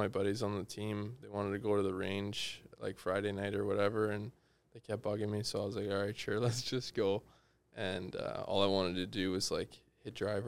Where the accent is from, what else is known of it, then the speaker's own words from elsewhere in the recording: Mississauga, Ontario, Canada; also born or lived in Milton / Etobicoke; now in Hamilton, Canada; And this past summer, I just moved to Hamilton, but grew up in Mississauga primarily, yeah.